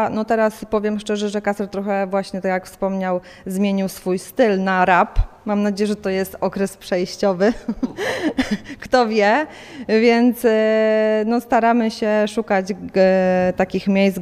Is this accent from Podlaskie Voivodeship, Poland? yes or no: no; Słupca, Greater Poland Voivodeship, Poland; My jesteśmy ze Słupcy.